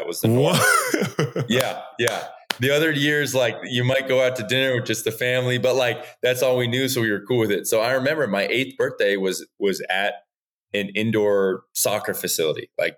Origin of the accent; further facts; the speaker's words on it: Massachusetts, United States; I grew up in Massachusetts, so I did love the Celtics and the Red Sox and the Patriots.